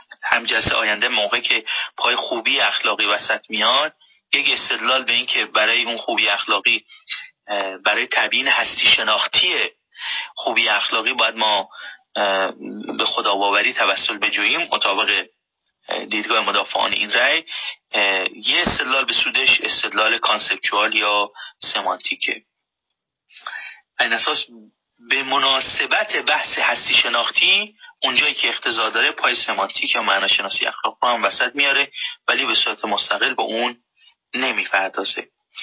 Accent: Mashhad, Razavi Khorasan, Iran; من مشهدی هم و ما مشهدی ها مثلا در حوزه علمیه مشهد در فضای تفکیک بزرگ شدیم.

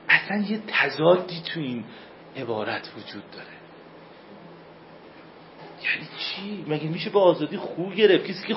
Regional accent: Kermanshah, Iran; ولی من میرم، من کرمانشاهیم، شهر من کرمانشاه یه شهر بسیار بسیار عجیبیه

